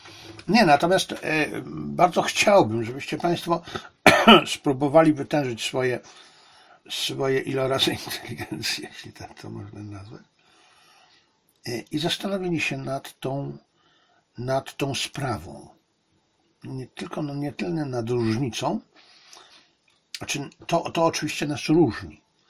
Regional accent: China; I mimo tego, że jestem Chińczykiem, to jestem takim nietypowym Chińczykiem. Takim polskim Chińczykiem.

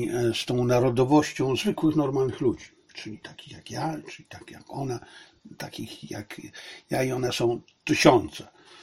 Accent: Zabrze, Silesian Voivodeship, Poland; born there; Jestem Ślązakiem i jestem Polakiem i nie mam nic wspólnego z niemieckością, a urodziłem się w niemieckim mieście, w byłym niemieckim mieście, Hindenburgu, czyli w Zabrzu.

